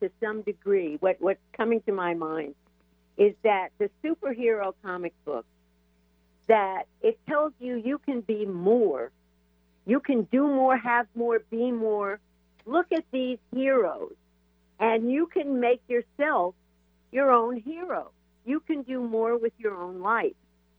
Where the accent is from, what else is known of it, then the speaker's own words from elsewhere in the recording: New York, United States; I was raised in New York in the suburbs.